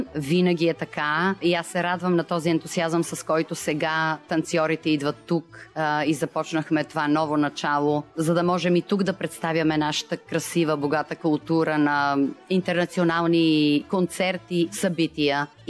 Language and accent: Bulgarian; Kyustendil, Kyustendil Province, Bulgaria; moved away; Аз започнах още като 5 годишна в танцови групи в родния ми град Кюстендил.